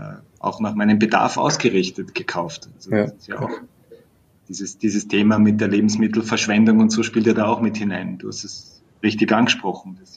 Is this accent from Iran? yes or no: no; Austria; Da gibt es das ländliche Fortbildungsinstitut bei uns in Österreich